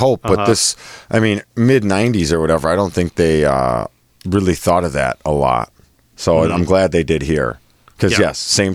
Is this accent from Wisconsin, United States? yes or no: yes; Wisconsin, United States; I'm from Wisconsin, goddammit.